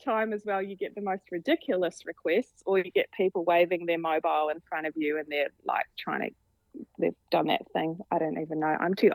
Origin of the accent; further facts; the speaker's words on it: New Zealand; now in Australia; Australians still think I'm a New Zealander